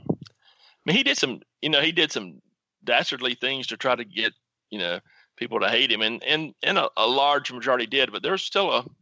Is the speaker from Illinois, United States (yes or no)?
no; Alabama, United States; And when I grew up in Alabama, we got the Montgomery papers and the Birmingham papers.